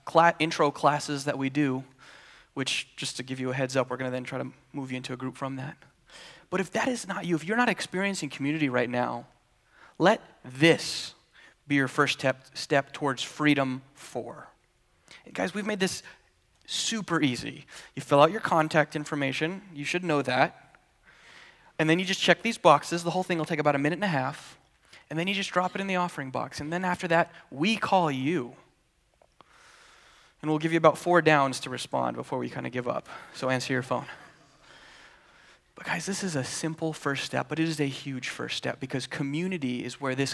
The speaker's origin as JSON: {"language": "English", "region": "Utah", "country": "United States", "tie": "born or raised there", "said": "Growing up in Utah, I got to see"}